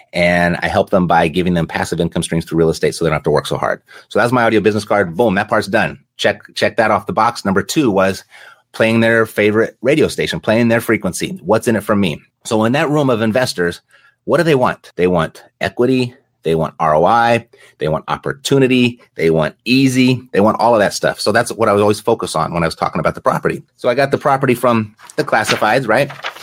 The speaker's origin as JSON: {"language": "English", "country": "Zimbabwe", "said": "my home country of Zimbabwe."}